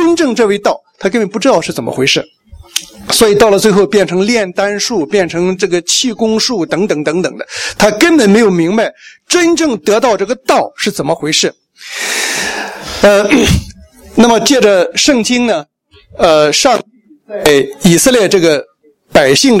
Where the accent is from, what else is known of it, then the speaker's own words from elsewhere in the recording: Taiwan; 尤其咱们台湾人啊